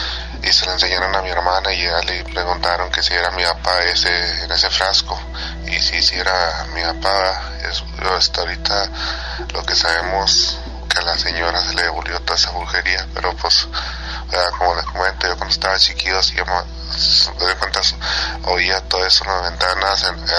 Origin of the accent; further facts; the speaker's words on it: Anáhuac, Nuevo León, Mexico; now in San Antonio, United States; Originalmente soy de Anahuac, pero tengo un poquito que radico aquí en San Antonio. Anahuac es un pueblo chiquito que está a 3 horas de Monterrey, Nuevo León. Bueno, es parte también de Nuevo León.